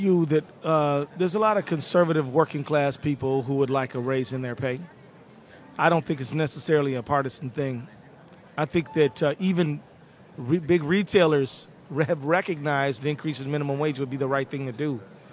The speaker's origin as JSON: {"language": "English", "region": "Minnesota", "country": "United States", "said": "I'm from an ag state. I'm from Minnesota, right? Grain belt."}